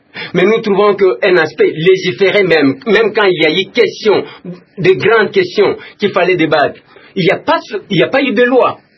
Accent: DR Congo; Nous tous, nous sommes Congolais, nous vivons dans ces pays.

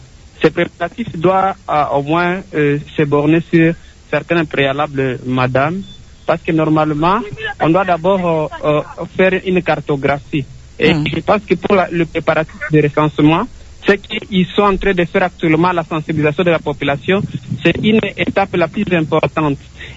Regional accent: Bukavu, South Kivu, DR Congo; par exemple ici chez nous à Bukavu

